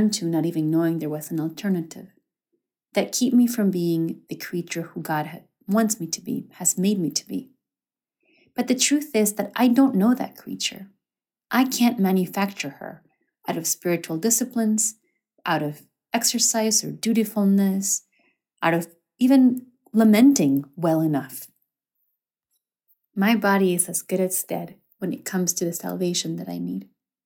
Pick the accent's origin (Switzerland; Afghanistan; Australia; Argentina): Argentina; English is a second language; now in United States; I am from Argentina, although I'm currently living in the United States